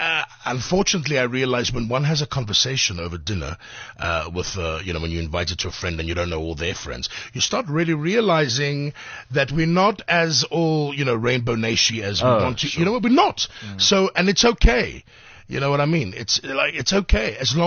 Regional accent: South Africa; In South Africa, we're not a melting pot. We are Khoza, we are Zulu, we are Greek, we are Italian, we are Irish.

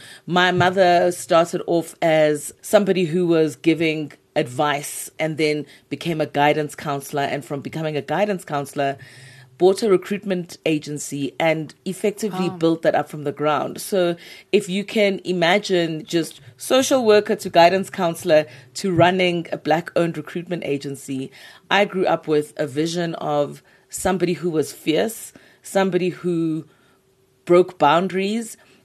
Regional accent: Durban, KwaZulu-Natal, South Africa; So born and raised in Durban, all good things come from Durban.

